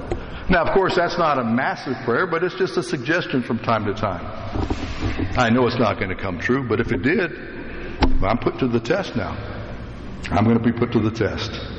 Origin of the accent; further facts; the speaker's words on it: United States; and I'm an American, I'm part of it, right?